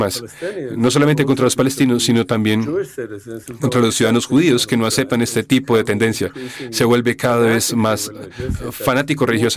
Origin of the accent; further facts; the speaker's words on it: Israel; Yo nací en Israel. Pasé la primera mitad de mi vida en Israel. Mi padre era un sionista, como he escrito en mi libro. Yo tengo familia en Israel, amigos en Israel